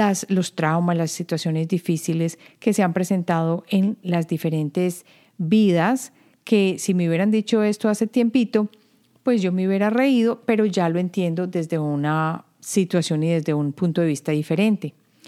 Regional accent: Colombia; yo crecí en Colombia, y en Colombia el mar que yo experimenté fue el Atlántico, y es un mar cálido.

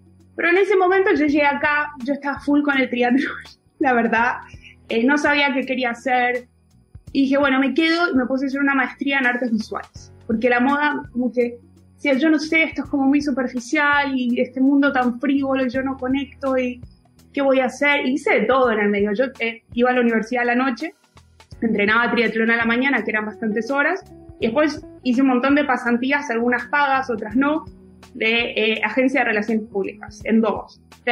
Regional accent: Argentina; Porque como buena argentina, yo creo que a veces estamos medio desconectados de Latinoamérica los argentinos.

